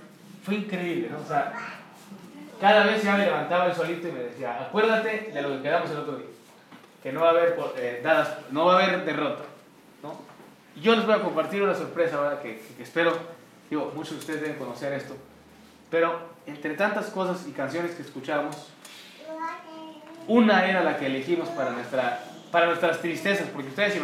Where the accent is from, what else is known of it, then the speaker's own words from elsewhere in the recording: Uruguay; Uruguay, que es el mate. Y yo te quiero enseñar pues mi cultura, porque quiero que algún día vengas a mi tierra a tocar.